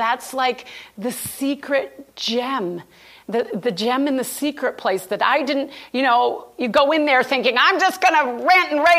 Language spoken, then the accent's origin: English; New York, United States; But I'm a New York girl, not New York City. I'm so not New York City, but I'm from New York State, and it snows a lot there.